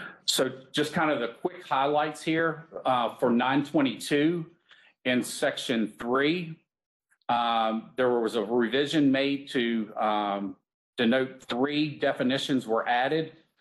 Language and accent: English; the South, United States; now in Delaware, United States; I am from the South originally, so we can, I think I have a little leeway to make up for it.